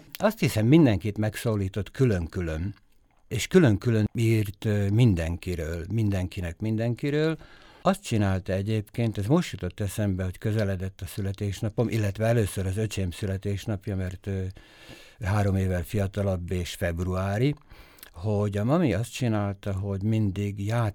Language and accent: Hungarian; Kisújfalu, Nitra Region, Slovakia; also born or lived in Bratislava; Kisújfalu a gyerekkorom, hát ott indult minden. Én ugye Pozsonyban születtem, de apám kisújfalusi, anyukám pedig Köbölkúti, ez két egymás mellett lévő falu, a Párkányi járásban, ma már Újvári járás. Ott töltöttem a gyerekkoromat